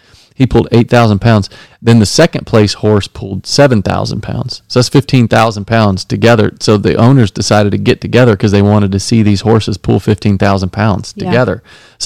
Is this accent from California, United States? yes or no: no; Dallas, Texas, United States; There's this couple that was in our church when I was growing up in Dallas, Texas.